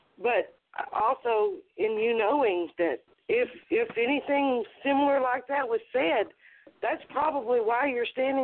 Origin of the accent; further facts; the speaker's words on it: the South, United States; You know, I came from the South, and at one point I didn't have a college understanding of words.